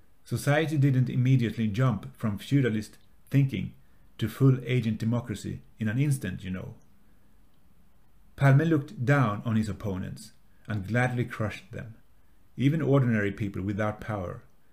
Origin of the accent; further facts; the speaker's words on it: Lund, Skåne, Sweden; here in my hometown of Lund.